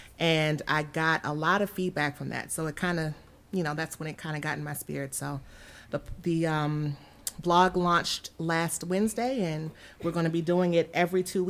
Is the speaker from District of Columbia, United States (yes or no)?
yes; Washington, District of Columbia, United States; Well, I am a true Washingtonian, literally born and raised in Washington, D.C. I'm very proud of that.